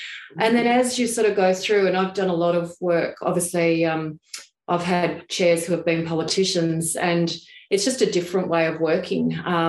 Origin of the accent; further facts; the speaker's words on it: Port Pirie, South Australia, Australia; And so I was this, you know, this young girl growing up in Port Pirie who was just passionate about social issues before social issues became social issues.